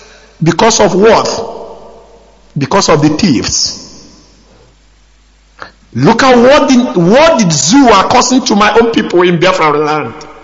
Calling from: Poland; I'm calling from Poland.

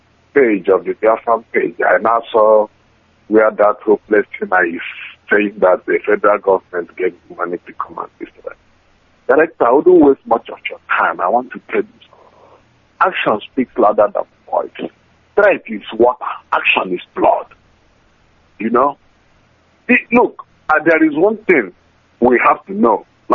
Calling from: Valencia, Valencian Community, Spain; I'm calling from Valencia, Spain, the coordinator for Valencia, by the grace of God.

